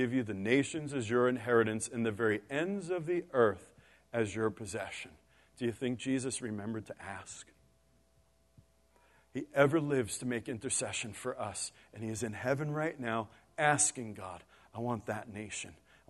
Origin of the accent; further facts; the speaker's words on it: New York City, New York, United States; You know, I grew up in New York City, all right?